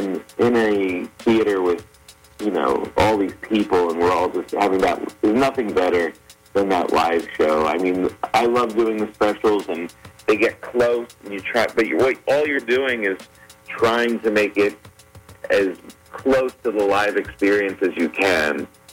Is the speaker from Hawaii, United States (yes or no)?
no; New Jersey, United States; Yes, I love crabs. I came from the Jersey Shore.